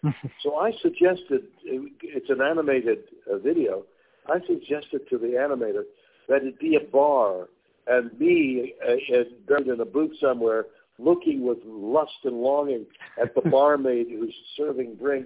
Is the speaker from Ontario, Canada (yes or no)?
no; Montreal, Quebec, Canada; I'm a Canadian from Montreal trying to record the blues.